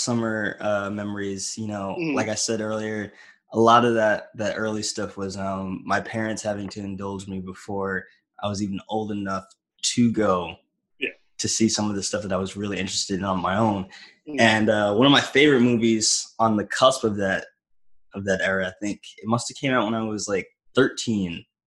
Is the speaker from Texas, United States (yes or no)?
no; New York, United States; moved away; Because I, again, remember watching that growing up in New York before I moved, I think.